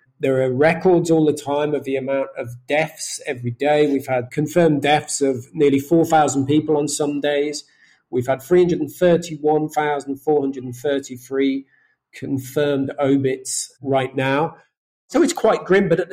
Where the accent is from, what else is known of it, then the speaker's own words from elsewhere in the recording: United Kingdom; now in Salvador, Brazil; I'm a British freelance journalist based in Salvador in Brazil